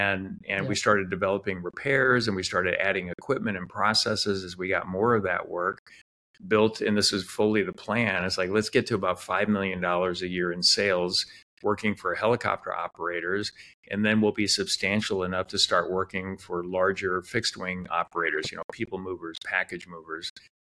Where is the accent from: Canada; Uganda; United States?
United States; Spokane, Washington; I grew up in Spokane, Washington